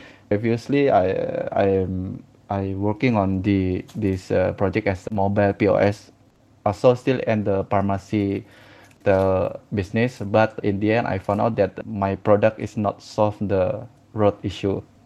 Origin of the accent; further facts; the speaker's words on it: Indonesia; I'm from Indonesia.